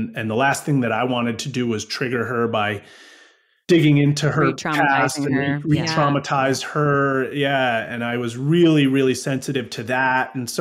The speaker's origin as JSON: {"language": "English", "town": "Woodstock", "region": "New York", "country": "United States", "tie": "born or raised there", "said": "I grew up in Woodstock, New York. I mean, the land of the hippies."}